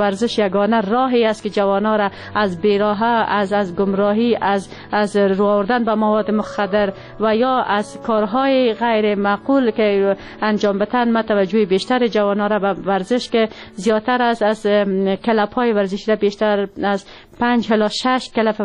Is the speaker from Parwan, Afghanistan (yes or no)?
yes; Siyadan, Parwan, Afghanistan; در ولایت پروان قریه سیادان متولد شدیم در خانه خانواده روشن فکر و تحصیلات ابتدایی خود در مکتب نمبر 2 شهر چوریکار و دوره لیسه خود در لیسه هور جلالی به پایان رساندیم